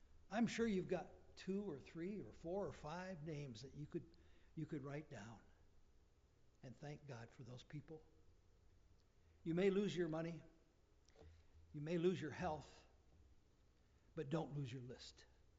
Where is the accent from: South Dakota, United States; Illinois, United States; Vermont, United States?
South Dakota, United States; Where I come from, I grew up in South Dakota. There's not a lot of us.